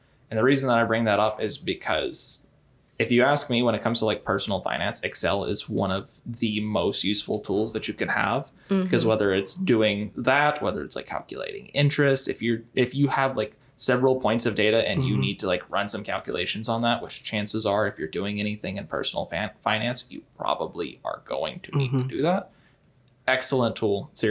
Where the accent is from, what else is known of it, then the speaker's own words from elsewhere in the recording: North Carolina, United States; For those who don't know, I am from North Carolina, and Clemson is most definitely not a North Carolina school.